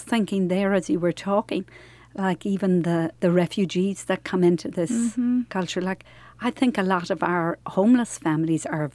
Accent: Ireland; As you know, I'm from Ireland originally. I actually went and volunteered for a year in a little community called Kilkenny

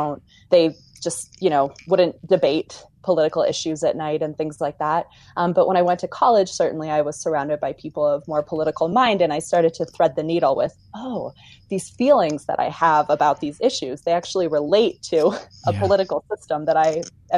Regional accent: Florida, United States; I grew up in Florida, which is a very interesting state.

